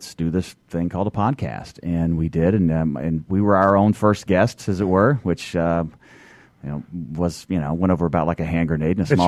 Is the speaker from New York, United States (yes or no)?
no; Georgia, United States; So I'm basically a serial entrepreneur, born and raised in Georgia.